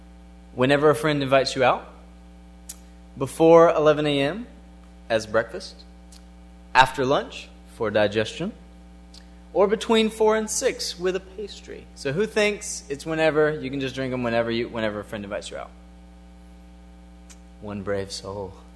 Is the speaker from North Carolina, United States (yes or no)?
no; Shannon Hills, Arkansas, United States; now in Dubuque, United States; I grew up here in Shannon Hills. I've been gone for about 6 years. I went to school at Emmaus Bible College and been living in Dubuque, Iowa since then